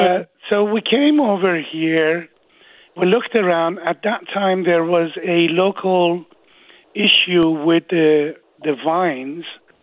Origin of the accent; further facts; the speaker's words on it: Iran; English is a second language; moved away as an adult; now in United States; I'm Persian. I was born back in 1953, about 41 or 2 years ago. I came out of Iran just before the revolution. I think it was October of 1978. I went to London, England